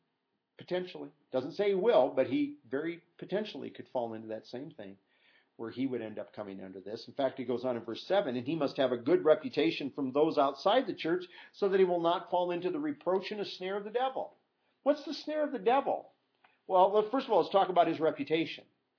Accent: Iowa, United States; I grew up in Iowa. Nobody burns stuff off like that.

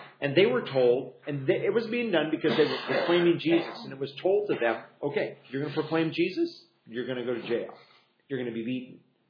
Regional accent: Iowa, United States; But when I grew up in Iowa, there were a number of fundamental Baptist groups out in the Midwest, and in Iowa in particular

